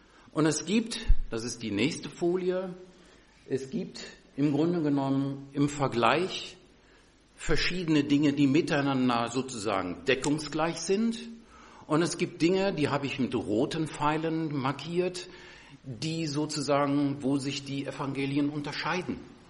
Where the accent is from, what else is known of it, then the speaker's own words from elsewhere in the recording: Tönisvorst, North Rhine-Westphalia, Germany; Ich komme ja aus Tönnesfors. Das ist, ja, wenn man so sagen will, 30 Autominuten von hier entfernt.